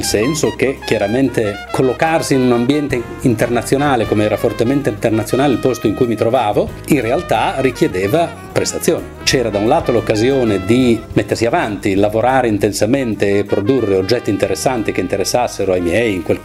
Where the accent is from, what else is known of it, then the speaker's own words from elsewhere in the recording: Bologna, Emilia-Romagna, Italy; moved away as an adult; also born or lived in London / Rome; now in Cagliari, Italy; sono nato e cresciuto a Bologna. A Bologna, come si suol dire, sono stato educato, ho fatto la scuola di medicina. Dopodiché, in tempi abbastanza brevi dopo la laurea, sono approdato a Londra per vari anni, da Londra a Roma e qui e infine qui a Cagliari.